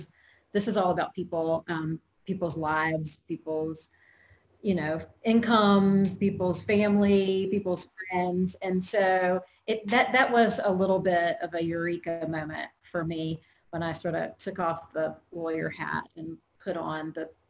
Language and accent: English; Mobile, Alabama, United States; I grew up in Mobile, Alabama. So New Orleans was where we went to get in trouble, but always a good place to visit, right?